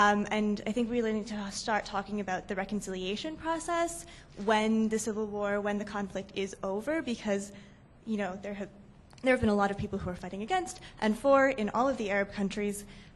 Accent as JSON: {"language": "English", "country": "Canada", "said": "I'm Canadian."}